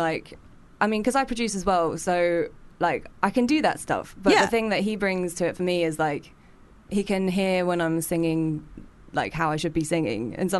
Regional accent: United Kingdom; sure it's just because I was British.

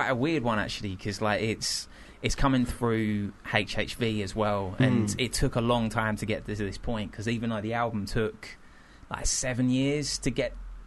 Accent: Bristol, South West England, United Kingdom

